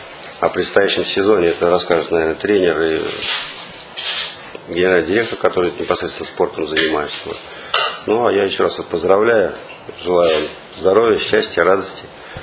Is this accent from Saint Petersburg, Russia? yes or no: yes; Saint Petersburg, Russia; хотя сам питерский товарищ